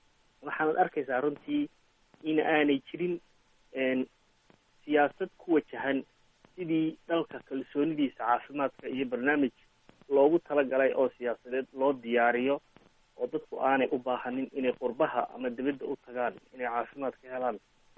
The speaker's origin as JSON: {"language": "Somali", "town": "Burao", "region": "Togdheer", "country": "Somalia", "tie": "born there", "said": "inta badan magaalada Barco oo aan halkaa aan ku dhashay ah iyo deegaanada ku eegaaran"}